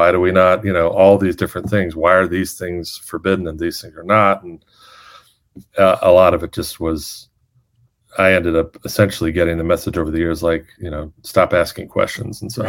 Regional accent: South Carolina, United States; a lot of the churches I grew up in were like small. And again, like, you know, growing up in South Carolina, mostly, one of them was in Greenville, but a few of them were, you know, more rural.

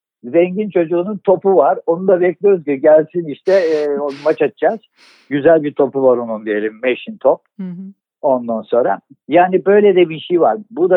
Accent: Istanbul, Turkey; Neyse işte sonuçta benim hani çocukluğum bu Anadolu Hisarı'nda geçti.

